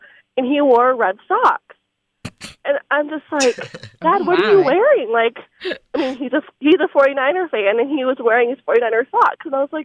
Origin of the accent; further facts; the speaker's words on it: California, United States; Even my brothers, they'll send me pictures, because I'm from California.